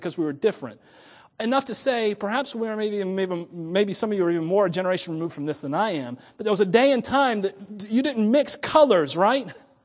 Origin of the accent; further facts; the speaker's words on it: Miami, Florida, United States; This was a foreign, I was from Miami, Florida, where there was, you couldn't have sections in Miami, Florida, or there'd be nowhere for you to live.